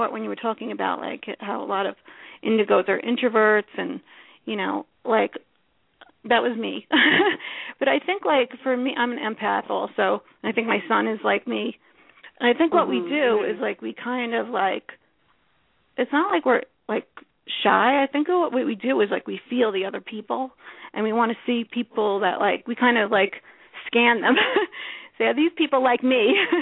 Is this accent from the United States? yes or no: yes; Colorado, United States; I am from Colorado. You're right.